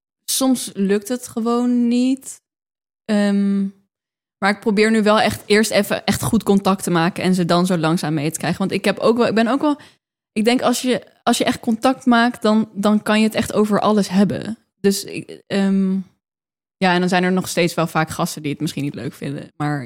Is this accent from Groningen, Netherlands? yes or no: no; Aerdenhout, North Holland, Netherlands; En toen zei ik iets over dat ik uit Aardehout ben opgegroeid en zo.